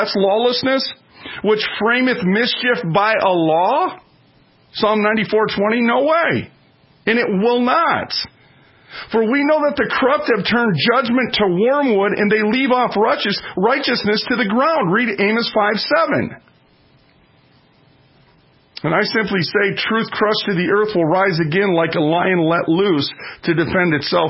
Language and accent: English; Minnesota, United States; look at the mural behind the heads of the Supreme Court in my home state of Minnesota.